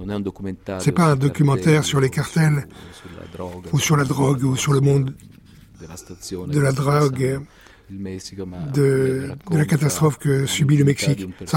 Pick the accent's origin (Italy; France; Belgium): Italy; also born or lived in New York, United States; je suis italien. Même si je suis un italien assez peu ordinaire, parce que j'ai beaucoup voyagé. Mon identité est certainement italienne. J'ai la double nationalité américaine et italienne, mais je me sens profondément italien.